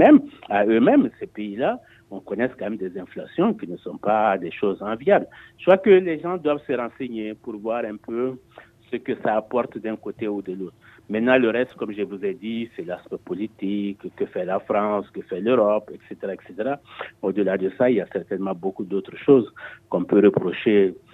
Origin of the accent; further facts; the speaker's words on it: Mali; en tant que Malien